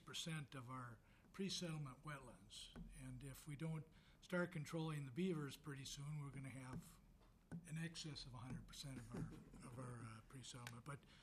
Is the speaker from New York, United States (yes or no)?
no; Grand Rapids, Minnesota, United States; I'm from Grand Rapids.